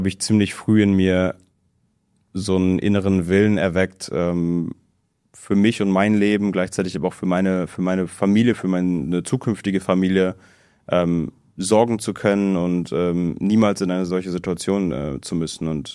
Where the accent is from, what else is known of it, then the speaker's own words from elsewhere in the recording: North Rhine-Westphalia, Germany; ich bin in der Stadt in NRW groß geworden